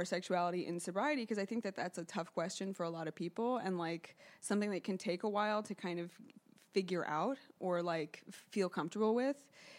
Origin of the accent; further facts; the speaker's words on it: New York City, New York, United States; So I grew up here in New York City, and I started DJing around when I was like 17, turning 18.